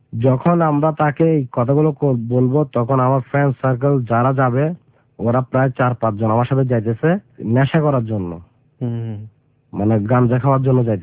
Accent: Chittagong, Chittagong Division, Bangladesh; আমি বলছি আমাদের বাড়ি চট্টগ্রাম।

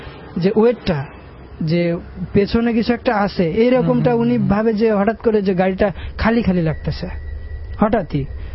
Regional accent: Khulna, Khulna Division, Bangladesh; গ্রামের বাড়ি হচ্ছে খুলনাতে

